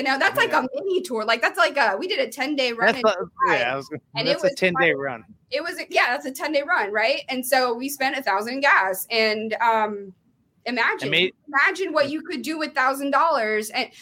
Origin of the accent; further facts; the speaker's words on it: San Antonio, Texas, United States; And I'm from San Antonio.